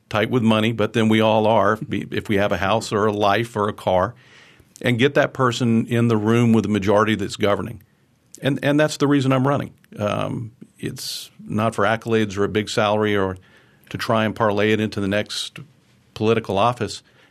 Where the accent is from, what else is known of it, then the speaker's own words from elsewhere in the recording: Tallahassee, Florida, United States; I grew up here in Tallahassee, went to elementary and middle and high school here, graduated from Lincoln High School